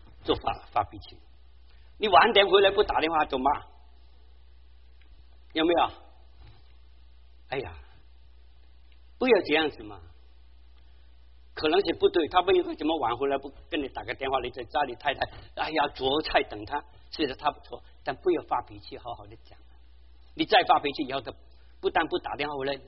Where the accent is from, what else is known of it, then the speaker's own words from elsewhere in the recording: China; 我们中国人叫大义灭嗔灭亲，对不对？